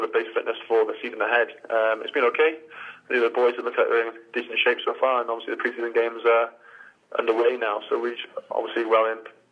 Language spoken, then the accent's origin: English; Wales, United Kingdom; now in Northampton, United Kingdom; I grew up in Wales and all I knew was Wales as well